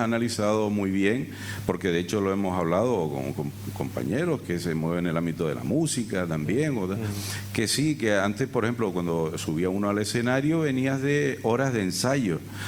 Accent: Las Palmas, Canary Islands, Spain; Yo me crié en un barrio en Las Palmas, muy cerca de la playa de Las Canteras, una playa con arena.

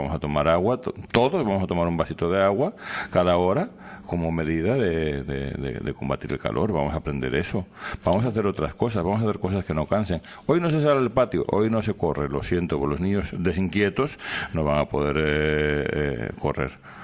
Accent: León, Castile and León, Spain; De donde soy yo, de León, pues entonces por las mismas razones, cuando... Bueno, en León no suele llover mucho, pero a veces nevaba. Yo recuerdo haber ido al colegio con 20 centímetros de nieve en la calle

